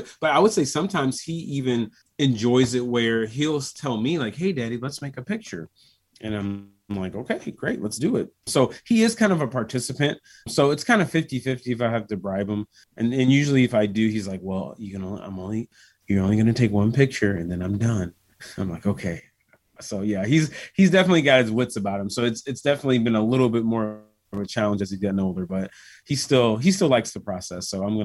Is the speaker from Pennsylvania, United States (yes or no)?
no; Bloomington, Illinois, United States; I grew up, born and raised in Bloomington, Normal.